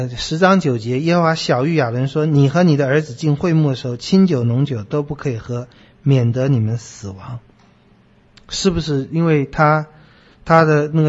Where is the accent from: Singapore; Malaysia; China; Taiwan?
China; 这个在我们中国人也有这样的观念哈。